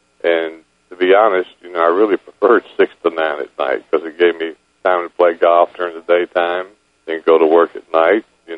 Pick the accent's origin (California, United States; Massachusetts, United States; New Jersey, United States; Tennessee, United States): Tennessee, United States; Memphis; also born or lived in Jackson, Tennessee; I was born in Jackson, Tennessee, and everybody wore overalls. It was a small country town. And when my parents divorced, my mother moved to Memphis, and we went with her.